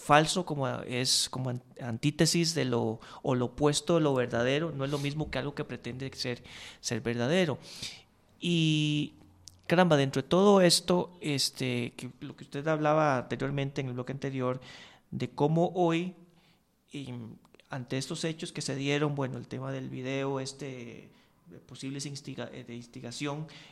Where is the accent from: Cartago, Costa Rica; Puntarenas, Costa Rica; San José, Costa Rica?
San José, Costa Rica; Curridabat; Yo soy de Curridabat. Los curridabatenses, cada 1 de agosto, la entrada a Curridabat se pone complicada